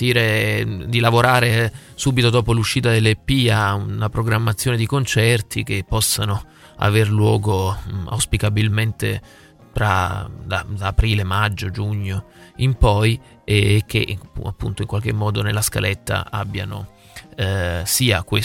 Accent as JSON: {"language": "Italian", "town": "Salerno", "region": "Campania", "country": "Italy", "said": "io in realtà sono salernitano, ho origini miste salernitano-lucane"}